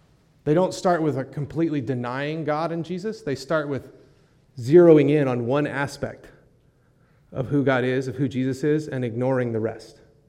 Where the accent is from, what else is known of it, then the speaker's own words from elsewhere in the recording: United States; accent: American; people heard my American accent and wanted to talk, which is not what I was expecting, right?